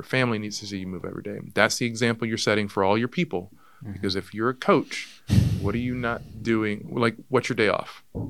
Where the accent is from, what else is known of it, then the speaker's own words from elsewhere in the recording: the South, United States; I'm food operated. I grew up in the South. That's what we do. We communicate over food.